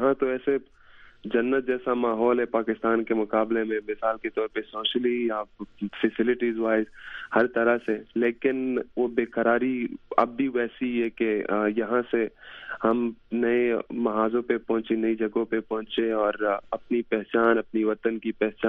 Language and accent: Urdu; Khyber Pakhtunkhwa, Pakistan; moved away as an adult; now in United States; میں خیبر agency FATA میں میری پیدائش اور وہاں پہ میں پلا بڑا تو وہاں پہ کافی اینٹی امریکنزم ہے